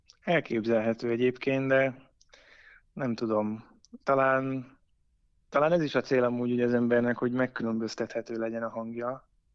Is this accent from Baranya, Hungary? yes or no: yes; Pécs, Baranya, Hungary; és én pécsi származású vagyok